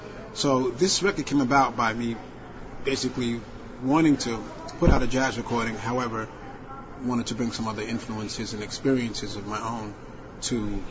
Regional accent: New York City, New York, United States; born there; So I was born in Northeast Bronx. I loved the neighborhood I grew up in.

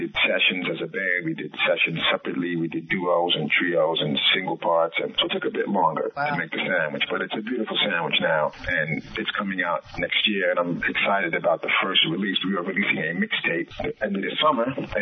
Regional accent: New York City, New York, United States; I'm born and raised in the Bronx, as you know, and that's the home of hip-hop.

